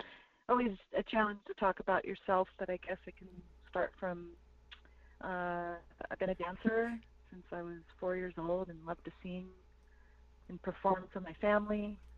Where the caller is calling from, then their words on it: Taos, New Mexico, United States; I'm calling in from Taos, New Mexico today, and I am of the Mbe Apache Nation and the Mexica Nation, and I'm also Scottish and Irish.